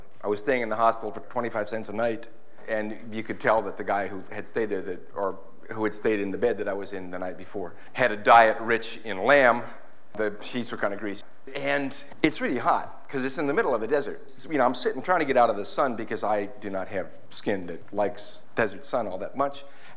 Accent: United States; that was good for me as an American to hear that, because we Americans tend to kind of feel like this place where we live and the people who we are kind of define human existence.

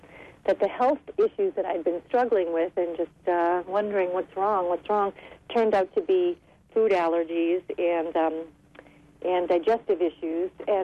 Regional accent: Lowell, Massachusetts, United States; I grew up here in Lowell, and I attended UMass and U-Lowell when it was called that.

